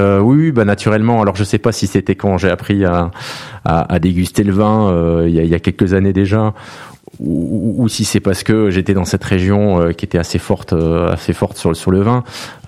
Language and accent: French; Nouvelle-Aquitaine, France; je m'ouvre bien entendu un peu plus loin que ma Gironde natale